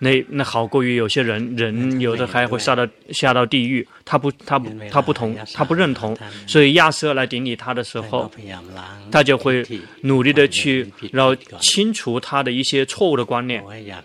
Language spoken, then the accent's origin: Chinese; Thailand; Chinese is a second language; 比如说我们泰国人，我们并没有相信这个恒河里面洗澡了之后就会上到天堂